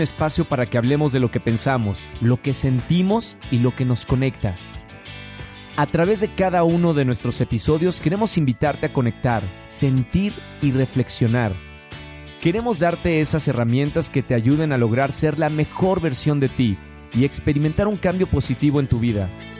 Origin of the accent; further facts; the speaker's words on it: Monterrey, Nuevo León, Mexico; born there; A lo contrario que Monterrey, que yo nací rodeado de montañas.